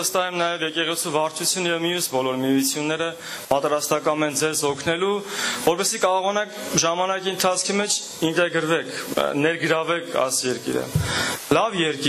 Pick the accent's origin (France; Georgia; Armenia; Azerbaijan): Armenia; moved away; Ես էլ Հայաստանից եմ։